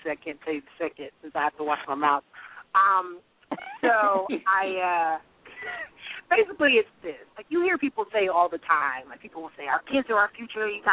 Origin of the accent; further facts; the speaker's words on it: New Jersey, United States; My family, I grew up more in Central Jersey. All my family's still in South Jersey, but my family moved further north.